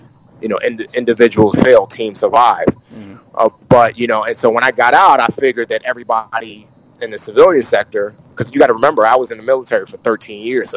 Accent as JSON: {"language": "English", "town": "Bronx", "region": "New York", "country": "United States", "tie": "born or raised there", "said": "I grew up in the Bronx getting jumped and beat up and all that kind of stuff."}